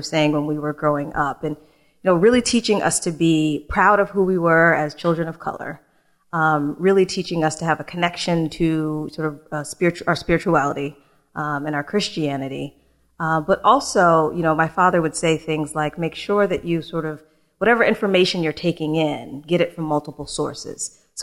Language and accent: English; Springfield, Massachusetts, United States; I actually grew up in Western Mass in Springfield, Massachusetts.